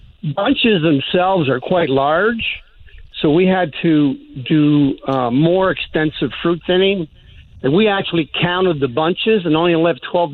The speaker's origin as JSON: {"language": "English", "region": "Abruzzo", "country": "Italy", "tie": "born or raised there", "said": "Well, I'm from Abruzzo. I was born there, and Montepulciano is indigenous to the Abruzzo region, going back to the Romans."}